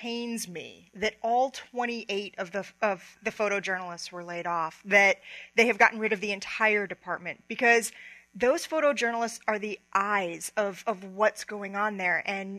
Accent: Chicago, Illinois, United States; Well, Chicago is my hometown

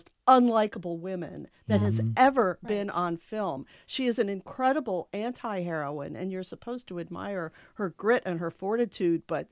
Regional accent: Ohio, United States; I loved it as a little Yankee girl growing up in Ohio

